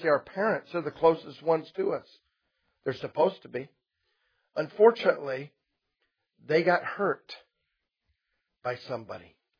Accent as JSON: {"language": "English", "region": "Florida", "country": "United States", "said": "I'm just telling you, I'm from Florida, and man, you just walk over and you pick up a handful of sand"}